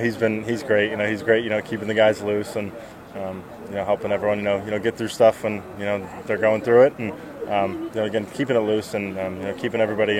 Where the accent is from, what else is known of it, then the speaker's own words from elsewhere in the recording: Oswego, Illinois, United States; I'm from Oswego.